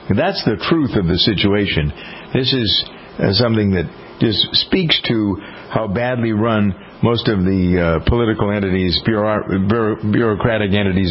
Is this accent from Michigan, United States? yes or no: no; Framingham, Massachusetts, United States; I can give you in my hometown of Framingham, Massachusetts, Bose Corporation is headquartered there.